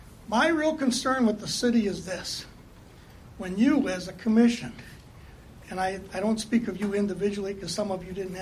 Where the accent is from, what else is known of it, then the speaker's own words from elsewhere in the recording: Wisconsin, United States; also born or lived in Virginia; In 2007, I came from Virginia. I lived in Wisconsin my life, went 10 years out to the East Coast to work.